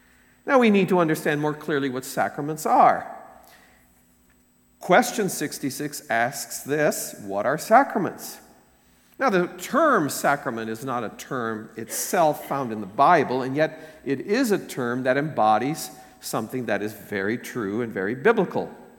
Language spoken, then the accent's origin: English; Iowa, United States; back in my hometown in Iowa